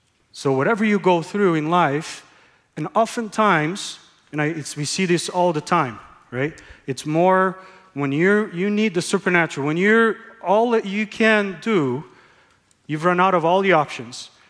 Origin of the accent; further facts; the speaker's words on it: Brazil; now in United States; Went to a school there in Georgia. Wasn't ready really to come to a Christian school. See, I grew up in Brazil.